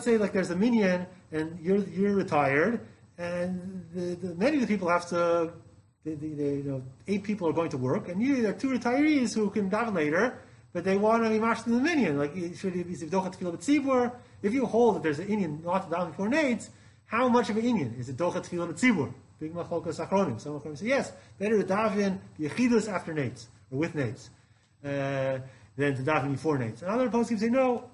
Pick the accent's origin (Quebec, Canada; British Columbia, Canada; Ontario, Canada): Quebec, Canada; Montreal; But I am from Montreal, and it's on the eastern time of the eastern side of the time zone, kind of like New York.